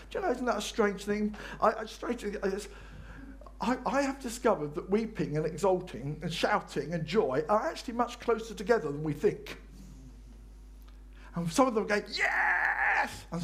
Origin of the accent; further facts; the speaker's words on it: England, United Kingdom; we have come out of that deep freeze and we are so English through and through